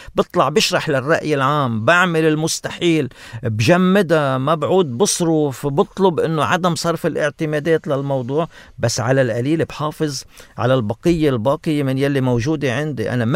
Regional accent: Lebanon; أنا مواطن لبناني

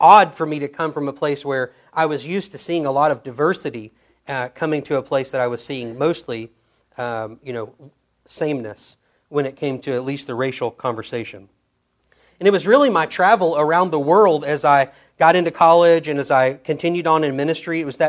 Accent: North Little Rock, Arkansas, United States; So I grew up in central Arkansas, and my hometown of North Little Rock is a city made up demographically of both the well-off and the paycheck-to-paycheck.

